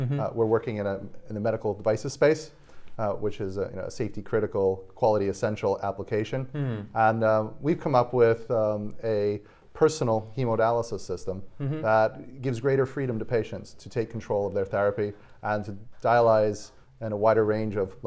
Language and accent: English; United States; moved away as an adult; now in United Kingdom; I'm an American-Brit hybrid. I grew up in the States and I've been working over here for the last 20 years.